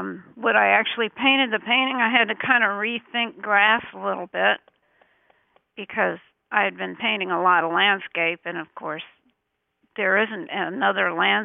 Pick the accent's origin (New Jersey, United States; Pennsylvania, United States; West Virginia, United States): New Jersey, United States; born there; also born or lived in Wilmington, Delaware / Louisville, Kentucky / Chicago; I was born in New Jersey. We moved to Wilmington, Delaware, then Louisville, Kentucky, and then I went to the Art Institute of Chicago